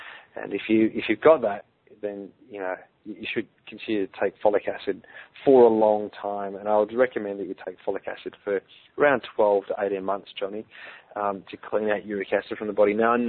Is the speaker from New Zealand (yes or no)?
yes; Balclutha, Otago, New Zealand; We are from Balclutha, the bottom of the South Island, a bit far away for us